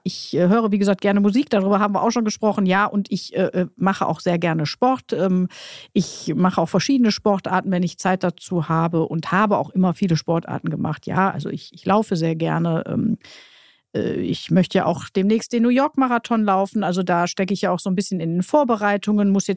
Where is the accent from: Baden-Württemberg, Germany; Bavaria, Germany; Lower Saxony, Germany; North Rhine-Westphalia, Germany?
North Rhine-Westphalia, Germany; Duisburg; born there; ich komme ja aus Duisburg gebürtig